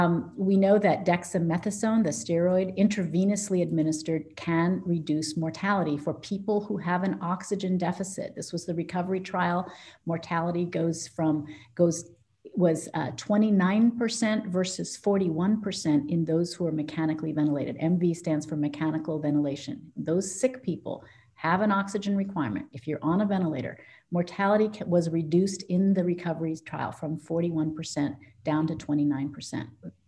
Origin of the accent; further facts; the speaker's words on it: Haiti; I took hydroxychloroquine all the time as a child growing up in Haiti for malaria prophylaxis.